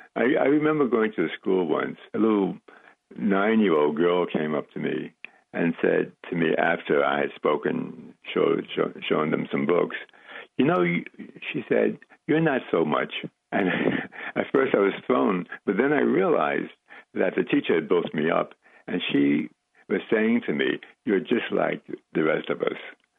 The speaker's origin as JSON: {"language": "English", "region": "West Virginia", "country": "United States", "tie": "born there", "said": "You mentioned before I was born in West Virginia."}